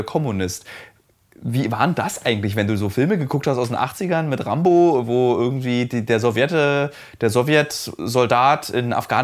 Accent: Germany; ich komme aus Deutschland

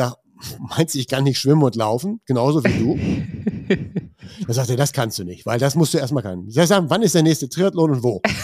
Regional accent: Germany

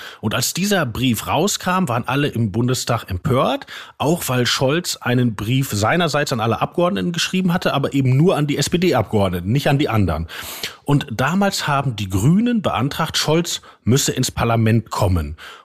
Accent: North Rhine-Westphalia, Germany; ich bin auch aus dem Ruhrgebiet.

